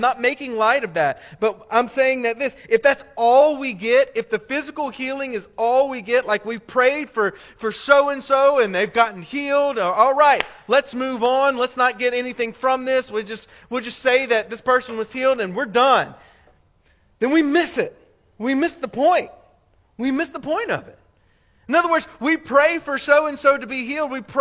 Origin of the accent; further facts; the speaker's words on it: Louisiana, United States; like I'm from Louisiana, we say lanyap a lot down there, all right?